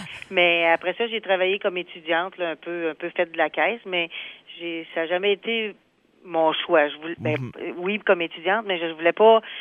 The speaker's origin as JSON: {"language": "French", "town": "Maniwaki", "region": "Quebec", "country": "Canada", "tie": "born or raised there", "said": "Oui, je suis originaire de Maniwaki. Je suis née ici. Plus jeune, j'ai fait mes études ici, puis j'ai quitté la région pour aller faire un cours d'infirmière à Saint-Jérôme."}